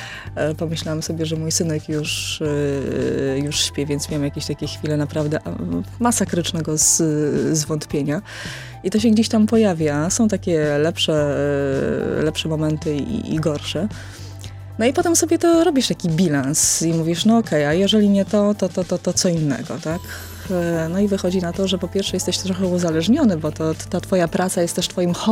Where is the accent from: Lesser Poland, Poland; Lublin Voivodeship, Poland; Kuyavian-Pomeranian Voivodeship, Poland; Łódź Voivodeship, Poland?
Kuyavian-Pomeranian Voivodeship, Poland; bo jednak jestem z Kujawsko-Pomorskiego, więc czasami odwiedzam te rejony